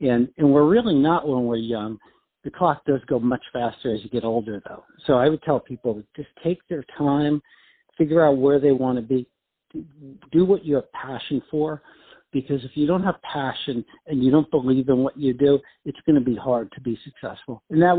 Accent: New York, United States; And I started in Washington, D.C., and I started to do pretty well with it, but I'm from New York.

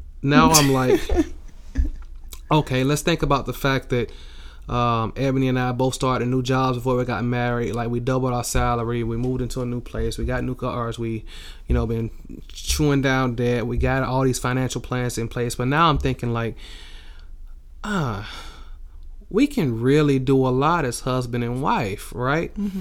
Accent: the South, United States; I was like, well, I grew up in the South. These are things I know.

